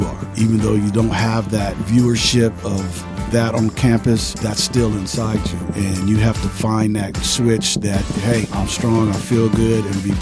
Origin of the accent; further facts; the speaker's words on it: Richmond, California, United States; For me, growing up in Richmond, California, it's a predominantly Black community.